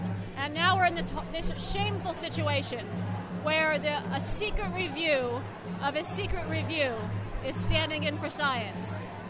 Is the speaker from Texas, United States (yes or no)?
no; Trumansburg, New York, United States; I'm from Trumansburg, New York, in Tompkins County